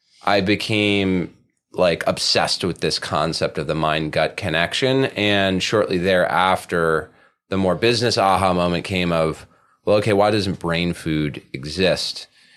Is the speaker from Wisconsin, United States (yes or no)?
no; New Jersey, United States; also born or lived in Western Massachusetts / Cape Town, South Africa; I'm not. I've been here for a while. I grew up in northern New Jersey. Mm-hmm. And then I went to high school in Western Massachusetts. And then between high school and college, I took a year off and I lived in Cape Town, South Africa.